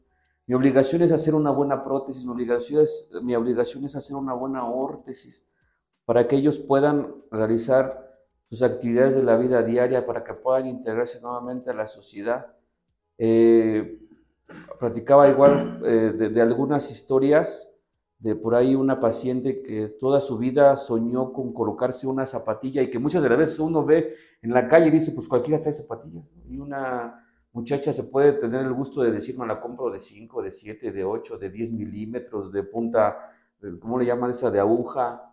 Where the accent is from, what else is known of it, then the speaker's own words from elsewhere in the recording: Hidalgo, Mexico; soy orgullosamente hidalguense y lo quiero recalcar porque he podido llevar a mi estado a muchos lugares y he podido presumir de mi estado en muchos lugares